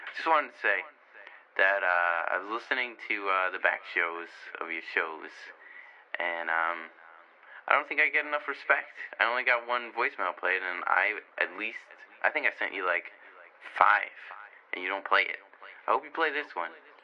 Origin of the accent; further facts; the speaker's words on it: Boston, Massachusetts, United States; accent: Boston; No, seriously, I have a weird accent. I'm from Boston.